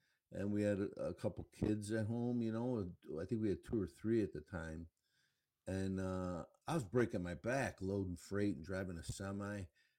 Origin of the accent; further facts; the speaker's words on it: Chicago, Illinois, United States; born there; also born or lived in Brooklyn, United States; Yeah, I was actually, I was born in Chicago, and then we have family in Brooklyn, and we would end up going there every summer, and then I started living there for a while.